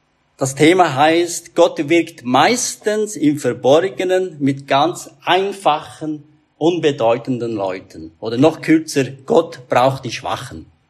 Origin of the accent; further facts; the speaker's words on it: Thuringia, Germany; wahrscheinlich so wichtig wie Thüringen, wo ich herkomme, für die Wiener ist.